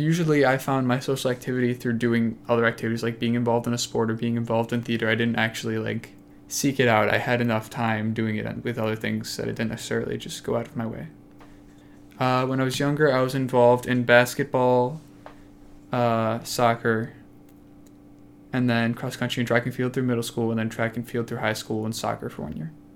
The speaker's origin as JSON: {"language": "English", "town": "Commerce Township", "region": "Michigan", "country": "United States", "tie": "born or raised there", "said": "I grew up in Commerce Township, I lived right on the border of like Commerce Township and Milford. So it's kind of in the middle between two smaller suburban city areas and a lot of farmland."}